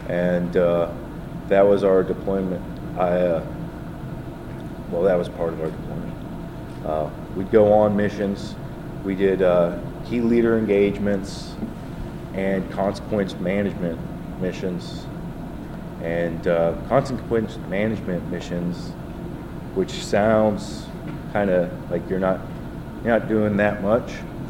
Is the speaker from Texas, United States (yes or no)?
yes; Fort Hood, Texas, United States; I grew up in Fort Hood. When I turned 18, I moved away, got a job.